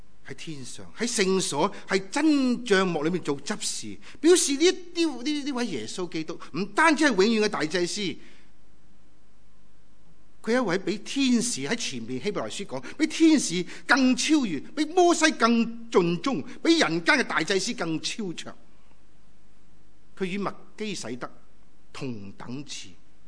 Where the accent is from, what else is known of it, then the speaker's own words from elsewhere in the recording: Tsuen Wan, Hong Kong; 我在荃湾长大。过去我这排很少回荃湾，我回香港我都没回荃湾。